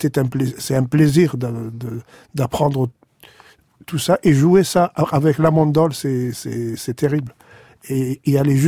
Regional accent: Algiers, Algiers Province, Algeria; now in France; on est Kabyle, d'Alger

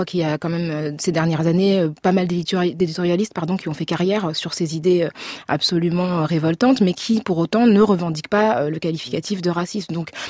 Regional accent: France; moi j'ai grandi en France dans les années 80 et 90

